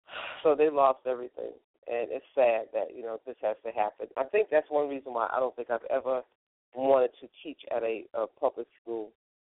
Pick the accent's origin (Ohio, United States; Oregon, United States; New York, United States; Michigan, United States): New York, United States; the Vietnam War, all that stuff was going on during the time when I was growing up in New York.